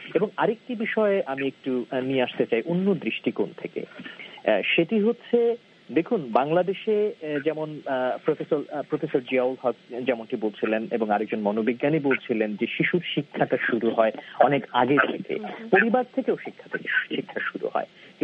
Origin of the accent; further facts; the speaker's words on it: Bangladesh; now in United States; আমি নিজেও বাংলাদেশে বড় হয়েছি